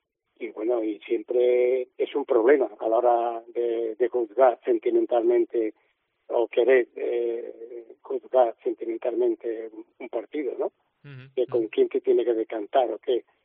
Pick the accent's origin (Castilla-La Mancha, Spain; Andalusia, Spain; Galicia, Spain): Andalusia, Spain; Cádiz; yo soy de Cádiz, yo tengo un sentimiento hacia Cádiz